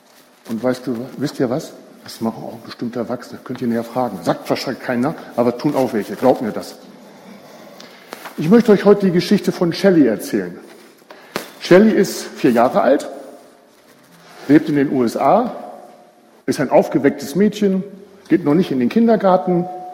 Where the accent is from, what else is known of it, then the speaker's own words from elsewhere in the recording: Lower Saxony, Germany; born there; Geboren wurde ich in Niedersachsen, was man wahrscheinlich meinem Akzent nach hören wird, in der Nähe von Wilhelmshaven am schönen Jadebusen. Ja, dort, wo die Muschelschubser herkommen, wie mein Ex-Chef gesagt hat. Wir sind Gemeindeglieder der Gemeinde Geildorf.